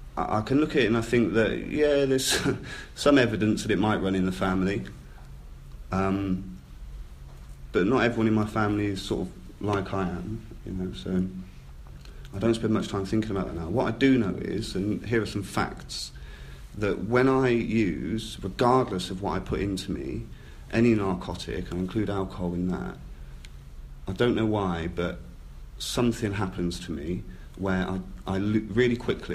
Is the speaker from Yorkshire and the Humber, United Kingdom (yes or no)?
no; Swindon, South West England, United Kingdom; certainly in my hometown, I'm from Swindon originally